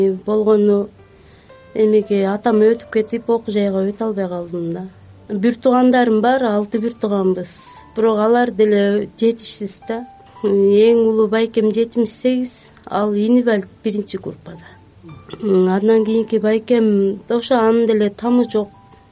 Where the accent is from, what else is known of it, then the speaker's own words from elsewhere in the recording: Terek-Suu, Jalal-Abad Region, Kyrgyzstan; born there; now in Bishkek, Kyrgyzstan; Токтогул районунун Терексуу айылында туулгам. 35 жаштамын.